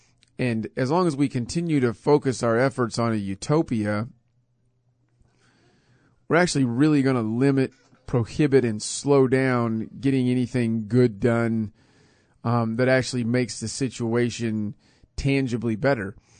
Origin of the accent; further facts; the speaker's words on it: Hutchinson, Kansas, United States; my dad has been the chief of police in Hutchinson, Kansas, my hometown here, since 1992